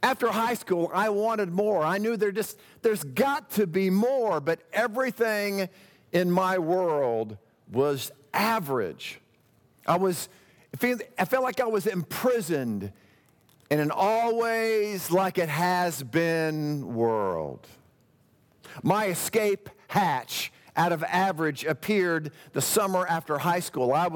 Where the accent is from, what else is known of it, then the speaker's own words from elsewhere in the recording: Texas, United States; Mark and I were kind of, growing up in Texas, we're kind of into the John Wayne mode of communication.